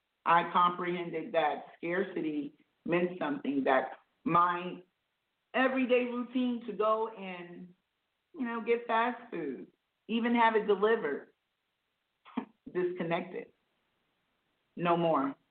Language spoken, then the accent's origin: English; South Carolina, United States; Growing up in South Carolina, I graduated from a historical black college, Claflin University.